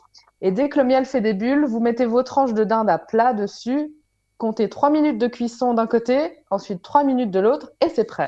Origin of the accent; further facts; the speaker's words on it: Switzerland; un produit qu'on trouve chez nous en Suisse